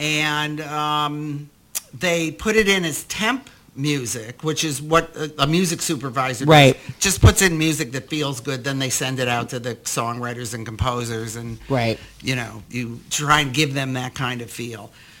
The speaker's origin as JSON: {"language": "English", "town": "Detroit", "region": "Michigan", "country": "United States", "tie": "born or raised there", "said": "swinging through the streets of Detroit, my hometown, which I did not know until I went and saw the movie."}